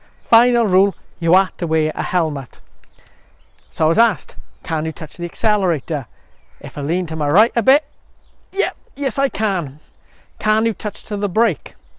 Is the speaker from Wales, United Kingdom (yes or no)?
yes; Wales, United Kingdom; We grew up in the South Wales valleys, far away from the sea